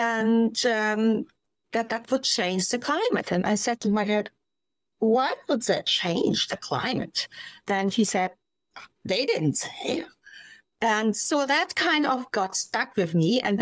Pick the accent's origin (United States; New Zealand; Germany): Germany; I grew up in West Germany